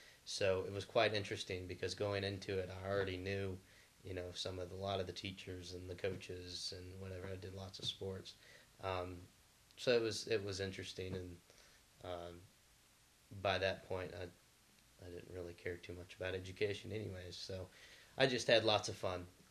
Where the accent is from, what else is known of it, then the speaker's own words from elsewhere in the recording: Roswell, United States; All the schools that I went to, obviously, were in Roswe